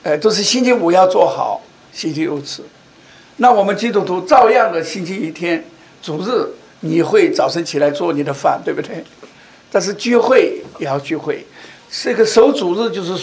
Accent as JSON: {"language": "Chinese", "country": "China", "said": "我记得啊，好像我们中国人有传统，家庭里头那一天一定要吃鱼啊。"}